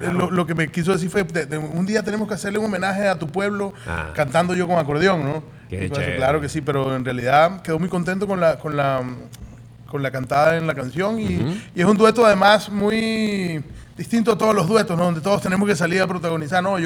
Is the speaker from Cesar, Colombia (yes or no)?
yes; Valledupar, Cesar, Colombia; en mi pueblo, en Valledupar